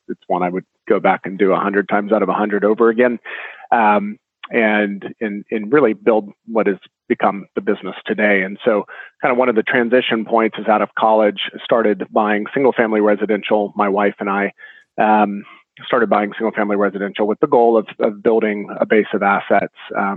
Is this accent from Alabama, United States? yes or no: no; Orlando, Florida, United States; So, to keep it short for their benefit, I grew up in Central Florida in Orlando.